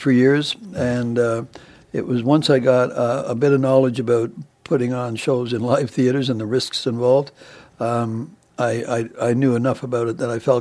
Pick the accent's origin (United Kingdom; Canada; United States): Canada; Ottawa, Ontario; I'm from Ottawa. And we were all raised, my siblings and I were all raised in the Children's Aid, and we were placed in foster homes. And my first foster home was a farm in the Ottawa Valley.